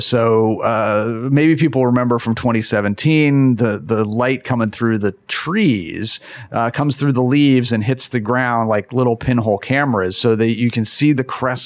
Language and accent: English; Columbus, Ohio, United States; So then I came to Cincinnati. Actually, I grew up in Columbus, and I came to Cincinnati to go to Xavier University.